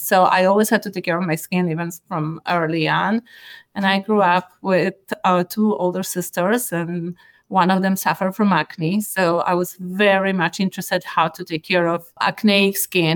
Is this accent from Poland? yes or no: yes; Poland; English is a second language; I grew up in Poland, so things were pretty sparse.